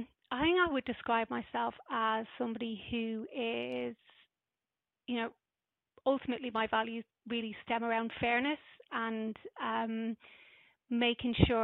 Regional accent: Dublin, Leinster, Ireland; also born or lived in Padiham; although I grew up predominantly in Dublin, I was actually born in Lancashire, which not many people know. But I'm so I was born in a little town called Padiham, near Burnley, and two Irish parents who had moved over.

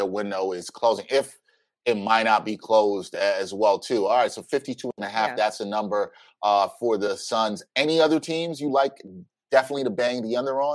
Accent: Brooklyn, New York, United States; I'm from Brooklyn, hometown team, but there's so much drama going on with them.

